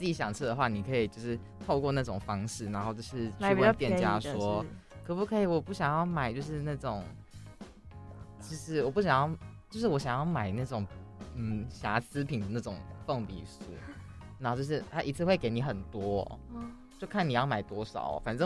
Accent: Hsinchu, Taiwan; 新竹，我是新竹人欸。

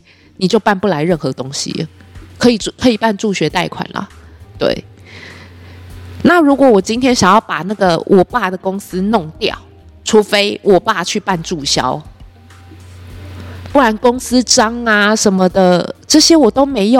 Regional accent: Taipei, Taiwan; 我一个土生土长的台湾人

